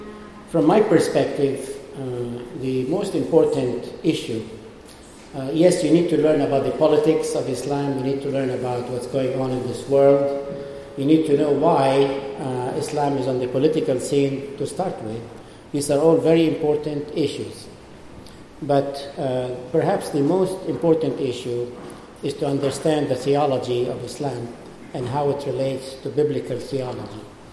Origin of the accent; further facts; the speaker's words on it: Beirut, Beirut Governorate, Lebanon; now in United States; I'm originally from Beirut, Lebanon. Some of you may have been there. And I did my high school education in Lebanon, grew up there, but then I came to America. And I've been in America since then